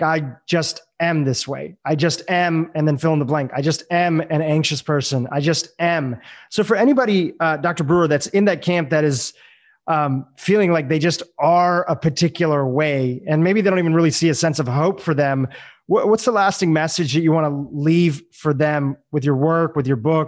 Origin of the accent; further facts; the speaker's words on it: India; I'm from India, and from the Jain and like the Hindu tradition, and also a student of Buddhism.